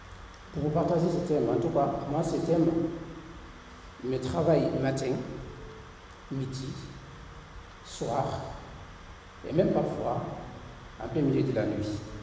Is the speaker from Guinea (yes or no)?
yes; Guinea; now in France; je viens de l'Afrique de l'Ouest, précisément en Guinée-Conakry. Et je suis en France depuis 2016